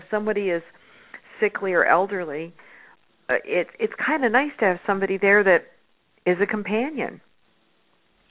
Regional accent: California, United States; growing up in California, you know, rain still was sort of a special treat.

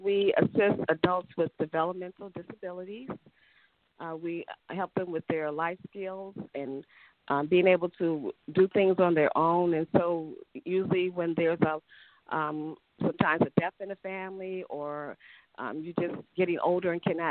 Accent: Chicago, Illinois, United States; born there; I was born in Chicago, Illinois.

